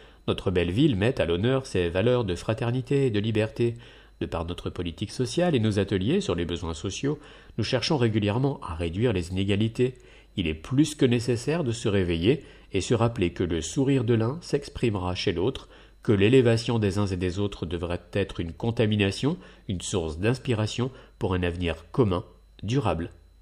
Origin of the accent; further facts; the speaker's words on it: Vitry, Île-de-France, France; J'ai grandi à Vitry, loin de la politique.